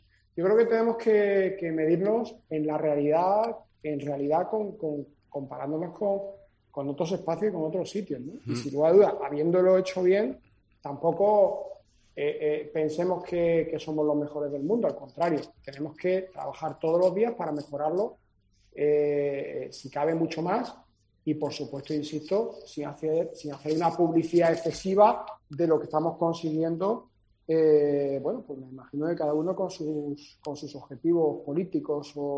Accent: Málaga, Andalusia, Spain; me encantaría como malagueño

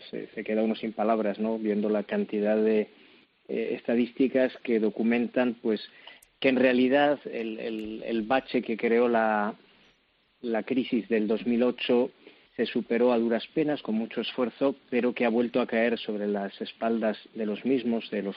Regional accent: Spain; para todos nosotros que somos españoles

